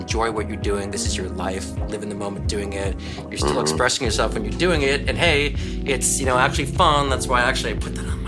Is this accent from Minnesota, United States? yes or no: yes; Minneapolis, Minnesota, United States; And I grew up in Minneapolis, so I was a huge mm-hmm.